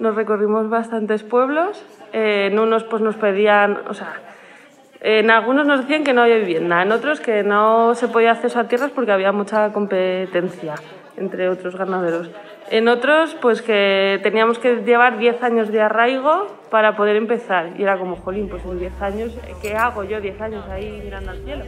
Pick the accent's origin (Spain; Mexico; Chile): Spain; Madrid, Community of Madrid; born there; nací en Madrid, tengo 32 años y bueno, desde los 14 años como que tenía muy claro que quería vivir en el mundo rural porque la ciudad pues no me gustaba, nunca me ha gustado